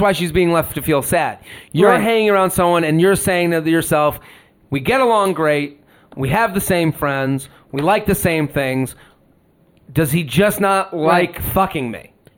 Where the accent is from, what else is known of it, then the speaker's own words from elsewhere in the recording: Massachusetts, United States; now in New York City, United States; we're all from the Boston area.